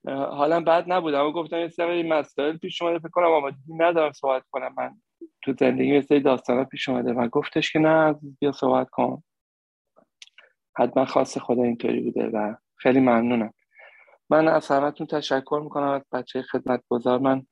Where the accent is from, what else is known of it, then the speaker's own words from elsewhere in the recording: Tehran, Tehran Province, Iran; توی یکی از منطقه جنوب شهر تهران زندگی میکردیم